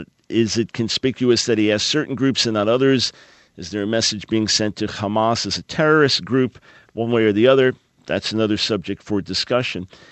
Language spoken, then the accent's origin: English; Island Park, New York, United States; Yeah, I grew up in Island Park, right next to Long Beach.